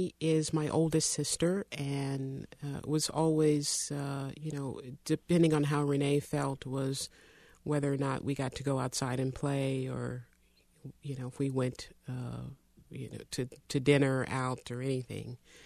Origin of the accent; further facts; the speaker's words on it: Greensboro, North Carolina, United States; Well, me and my two sisters and my mom grew up, my mom raised us in Morningside Homes, which is in Greensboro, and it's a housing project, so it was really poor.